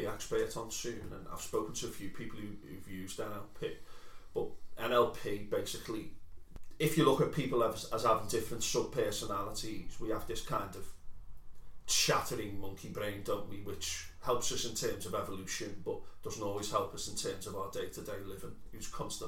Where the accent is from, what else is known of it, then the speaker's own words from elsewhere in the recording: United Kingdom; Yeah, we're British.